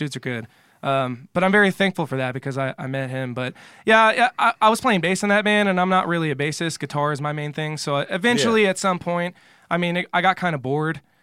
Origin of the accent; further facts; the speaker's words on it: Vallejo, California, United States; Yeah, so I grew up in Vallejo